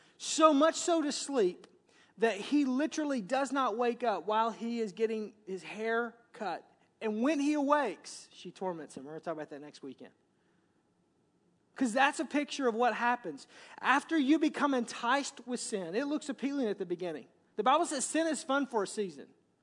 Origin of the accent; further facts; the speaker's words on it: the South, United States; accent: southern; when I say it with my southern accent, it's naked.